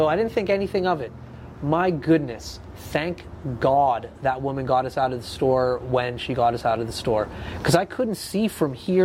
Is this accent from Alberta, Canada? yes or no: yes; Fort McMurray, Alberta, Canada; just because I'm from Fort Mac and I'm up here